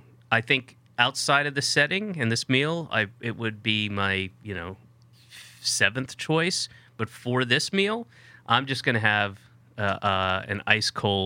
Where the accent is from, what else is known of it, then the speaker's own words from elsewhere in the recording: Georgia, United States; because I grew up in Georgia, it's hot, you know, 6-7 months out of the year.